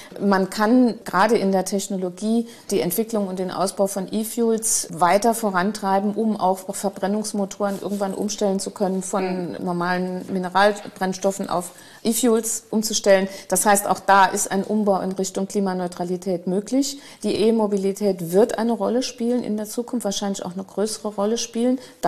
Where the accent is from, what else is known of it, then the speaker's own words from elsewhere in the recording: Saarland, Germany; Aber sobald man in den ländlichen Raum geht, wo ich ja auch herkomme, ich komme ja aus dem Kreis Merzig-Wadern